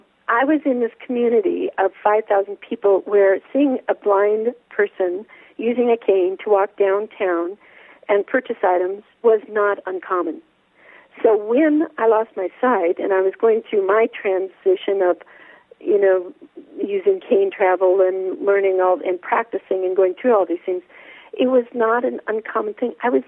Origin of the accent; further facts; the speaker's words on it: California, United States; I grew up in California, and I needed to be near family.